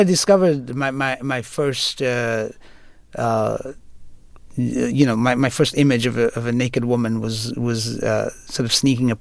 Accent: Bradford, Yorkshire and the Humber, United Kingdom; now in United States; I grew up on American pop culture, so everything that I fantasized about to get out of the sort of humdrum world of Bradford was about America. So when we decided to move there, I was on the plane.

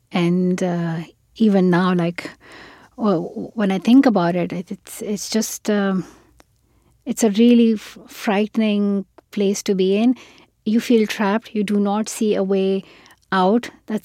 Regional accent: Pakistan; born or raised there

